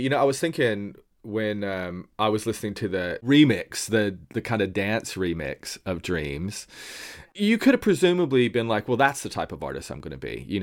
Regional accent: Bristol, Tennessee, United States; I did because I'm from the Appalachian Mountains myself. So I'm from Bristol, Tennessee. So my whole family is still there.

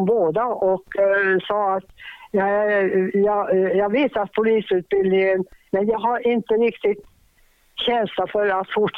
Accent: Kukkolaforsen, Norrbotten County, Sweden; Jag brukar säga att jag kommer från Kukkolaforsen, för de flesta människor känner ju till det numera.

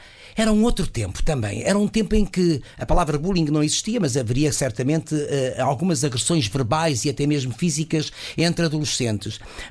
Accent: Lisbon, Portugal; Que vai para Coimbra, nós somos de Lisboa.

